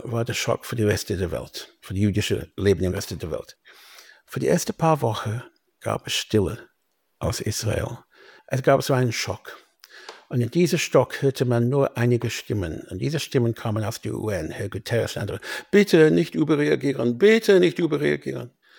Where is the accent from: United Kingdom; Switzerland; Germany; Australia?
United Kingdom; England; German is a second language; ich bin ein Engländer und ein Jude in Nachkriegseuropa.